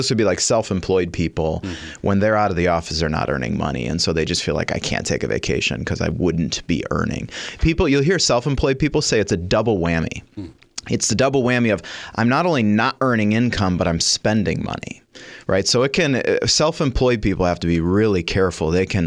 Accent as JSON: {"language": "English", "country": "United States", "said": "On the one hand, I'm an American. I'm kind of prideful of our American society, even though sometimes it's upside down."}